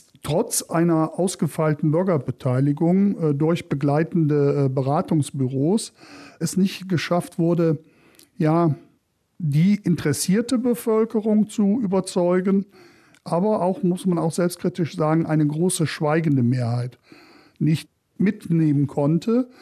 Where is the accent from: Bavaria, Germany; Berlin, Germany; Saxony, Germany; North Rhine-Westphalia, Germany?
North Rhine-Westphalia, Germany; Bergneustadt; born there; now in Marienheide, Germany; ich bin 60 Jahre, geboren in Belmicke in der Stadt Bergneustadt und lebe aber seit 31 Jahren der Liebe wegen in Marienheide.